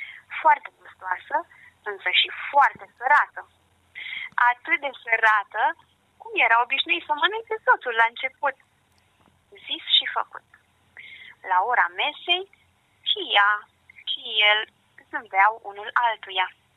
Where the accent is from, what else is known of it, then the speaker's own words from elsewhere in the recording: Bucharest, Romania; În București, eu sunt din București de fel